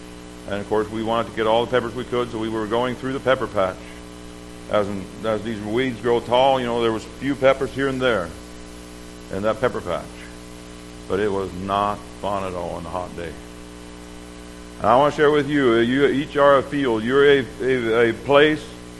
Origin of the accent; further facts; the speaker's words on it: Pennsylvania, United States; born there; As a little boy, I was born in Pennsylvania.